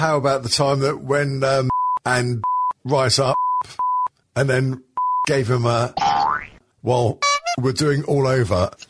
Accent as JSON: {"language": "English", "region": "South West England", "country": "United Kingdom", "said": "Cornish Monkey. I'm a Cornish Monkey."}